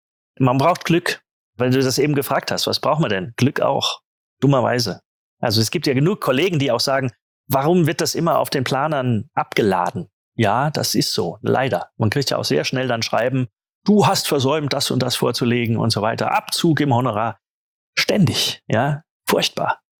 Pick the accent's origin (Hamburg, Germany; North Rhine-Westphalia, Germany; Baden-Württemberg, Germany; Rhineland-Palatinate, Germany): Rhineland-Palatinate, Germany; Mainz; Also ich bin aus Mainz und ich erinnere mich, dass ich als kleiner Bub im Gutenberg-Museum war